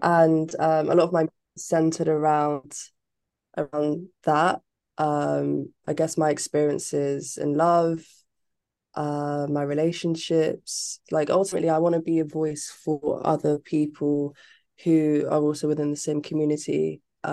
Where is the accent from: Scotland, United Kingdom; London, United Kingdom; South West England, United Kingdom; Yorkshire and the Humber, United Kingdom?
London, United Kingdom; I'm a Londoner, like I was born and raised in London. So but like my background is half Italian, half Nigerian. And I would say like I am definitely like connected to my roots.